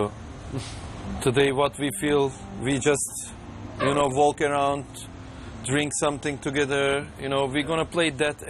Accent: Bulgaria; English is a second language; now in Istanbul, Turkey; because I'm from Bulgaria, living in Istanbul, so I know the traditional Bulgarian music

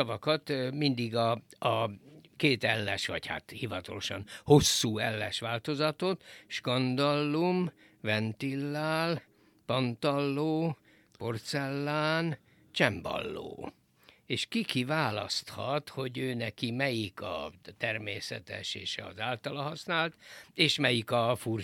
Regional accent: Hungary; Én nyakas magyar legény vagyok, én nem hagyom magam a Tudományos Akadémiától befolyásolni

